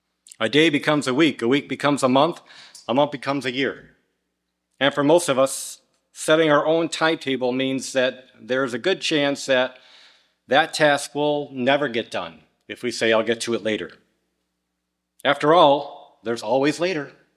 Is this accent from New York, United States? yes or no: yes; New York, United States; back home where I grew up in Western New York, because they now have several feet of snow